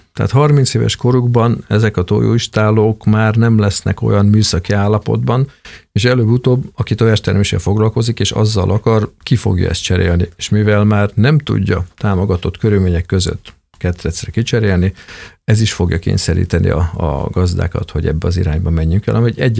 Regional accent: Hungary; Mint magyarok mindig egy picit le vagyunk késve Európai Uniótól

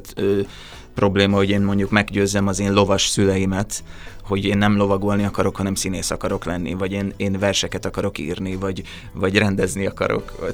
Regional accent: Szeged, Csongrád-Csanád, Hungary; born or raised there

